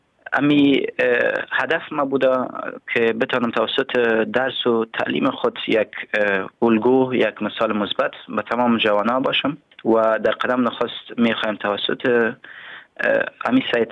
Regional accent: Kabul, Afghanistan; now in Germany; من متولد شهر کابل می باشم و در شهر کابل زندگی کردیم و در اونجا بزرگ شدیم.

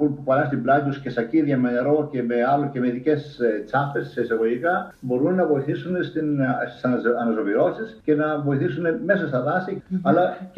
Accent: Greece; εκτός ότι εγώ πληροφορήθηκα πρώτος σαν Έλληνας

